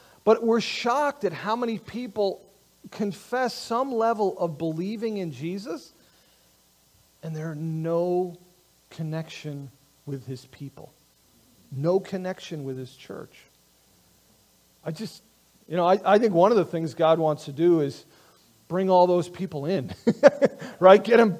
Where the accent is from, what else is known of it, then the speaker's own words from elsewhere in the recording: United States; Way too many times we, as American Christians, we read the Bible through a lens of, like, individuality, you know?